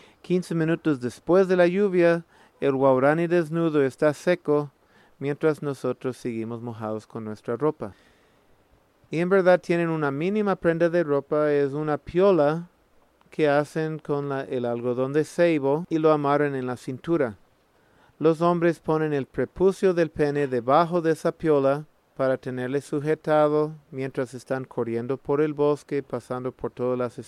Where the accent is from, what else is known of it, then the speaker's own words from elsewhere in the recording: United States; Spanish is a second language; moved away as an adult; now in Ecuador; Soy un biólogo de Estados Unidos. Vivo aquí en Ecuador más de 19 años trabajando en proyectos de conservación.